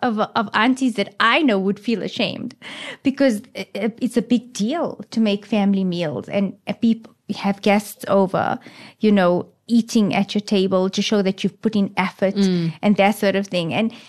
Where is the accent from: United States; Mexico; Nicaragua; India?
India; I'm Indian, man. And everything is about food. In our homes, you know, we brought up with food becomes the language, the love language, the every language, you know.